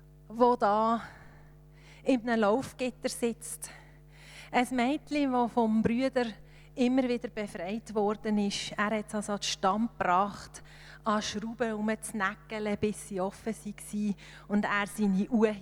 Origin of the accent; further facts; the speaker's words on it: Winterthur, Zurich, Switzerland; born there; also born or lived in Frauenfeld / Herisau / Bernese Oberland / Schaffhausen; Ich bin in Winterthur geboren, nicht zu Frauenfeld war. Von Frauenfeld sind wir auf Herisau, also haben mal Gabi Zöllert, vom Appenzellerland nach ins Berner Oberland.